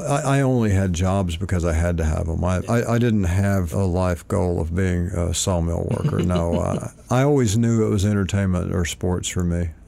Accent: Malvern, Arkansas, United States; also born or lived in Hot Springs; And my town, the town I grew up in, I was born in Hot Springs, raised in a town called Malvern, and it was about probably 9,000 or 10,000 people.

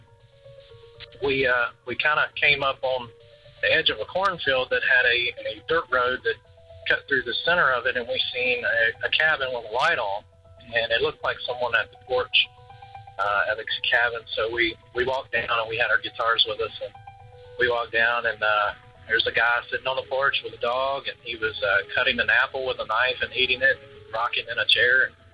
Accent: Virginia, United States; I'm from Virginia.

